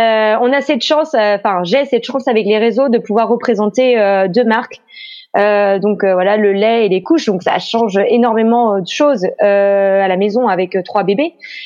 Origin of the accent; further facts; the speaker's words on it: Pays de la Loire, France; born there; je suis née en Loire-Atlantique, mais je suis restée par amour pour un Breton. Donc clairement maintenant je suis mariée à la Bretagne